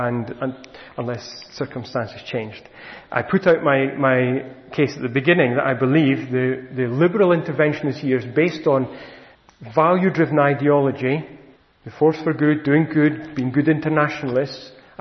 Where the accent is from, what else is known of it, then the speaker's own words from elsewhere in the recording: United Kingdom; I think our values as British people